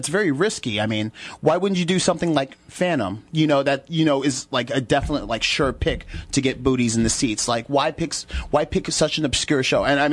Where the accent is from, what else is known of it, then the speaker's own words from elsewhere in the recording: Charlottesville, Virginia, United States; also born or lived in New York; Like, I'm from Charlottesville. I've been doing theater for about 10 plus years, not counting the 5 years I was in New York